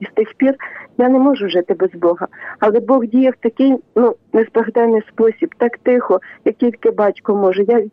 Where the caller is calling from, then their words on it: Khmelnytskyi, Khmelnytskyi Oblast, Ukraine; я з Хмельницького.